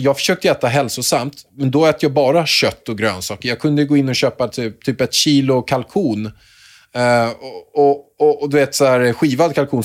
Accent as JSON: {"language": "Swedish", "country": "Chile", "lives_now": "Sweden", "said": "jag är ju chilenare"}